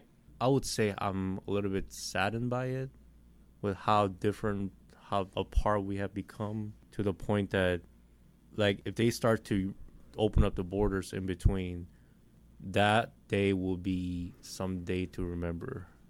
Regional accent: South Korea; I usually just go ahead and say Korea, but that usually right now a lot of people do know that I come from South Korea.

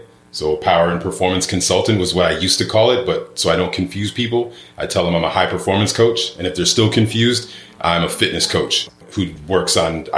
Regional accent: Toronto, Ontario, Canada; Born and raised in Toronto, Ontario, Canada.

